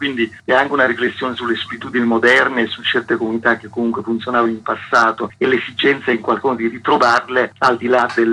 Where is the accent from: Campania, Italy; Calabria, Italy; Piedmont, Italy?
Calabria, Italy; Via del Popolo, più guarda, confesso anche la via dove ho sempre abitato, insomma nel mio paese calabro, una cittadina, una via che poi è una strada principale